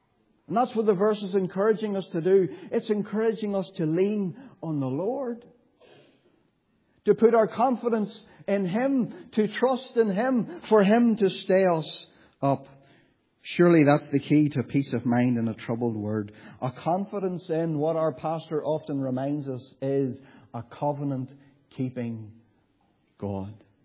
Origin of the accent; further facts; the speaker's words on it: Warrenpoint, Northern Ireland, United Kingdom; If I was to take you after the meeting today down the road to my hometown of Warren Point